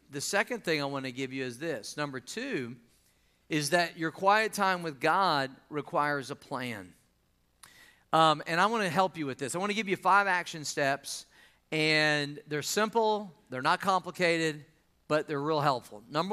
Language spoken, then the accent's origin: English; Missouri, United States; I started to say it might be your basement because I'm from Missouri